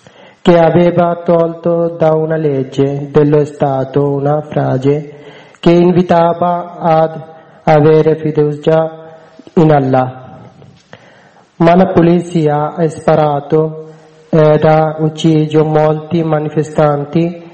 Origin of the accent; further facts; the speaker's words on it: Bangladesh; Italian is a second language; now in Italy; vengo dal Bangladesh. Sono scappato nel 2015 dal mio paese